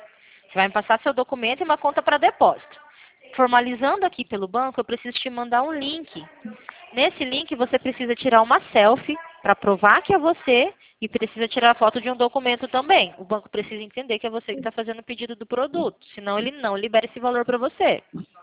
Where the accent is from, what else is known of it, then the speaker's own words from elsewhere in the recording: Paraná, Brazil; Eu sou do Paraná.